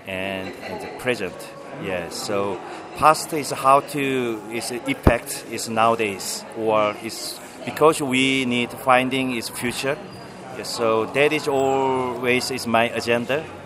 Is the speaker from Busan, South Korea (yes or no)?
yes; Busan, South Korea; English is a second language; So I was born in Busan.